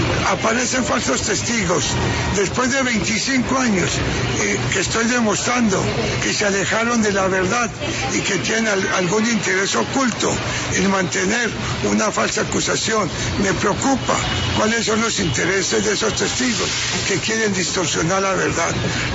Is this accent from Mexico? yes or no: no; Colombia; como colombiano